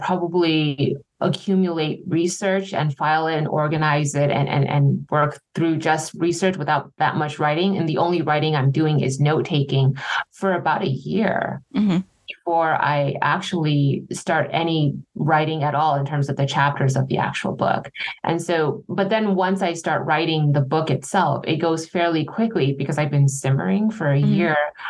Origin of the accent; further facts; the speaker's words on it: New York, United States; now in California, United States; in California, I always think I'm a transplant from New York, but then when I visit upstate New York, when I go back home, I realize, oh my gosh, I'm very California now.